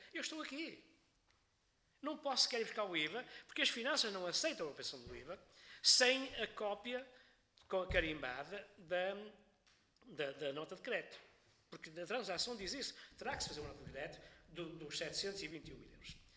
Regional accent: Porto, Portugal; sou touro, sou do norte, sou do Porto, como o Sr. Pinto da Costa, e sou touro e ainda por cima nasci 25 de Abril.

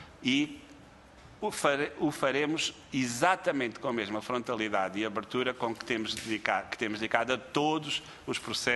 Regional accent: Olhão, Algarve, Portugal; eu sou originário de Olhão, nasci em Olhão, e a minha família é toda algarvia e é de onde eu sou originário.

